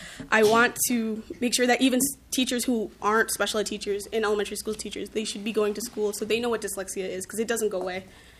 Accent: St. Paul, Minnesota, United States; I was born and raised here in St. Paul, and I was in the public schools here.

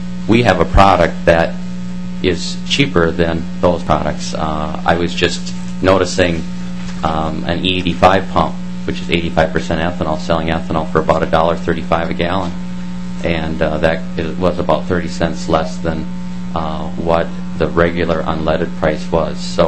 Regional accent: Kasson, Minnesota, United States; I'm from Kasson. I farm there and serve on the Alcorn board.

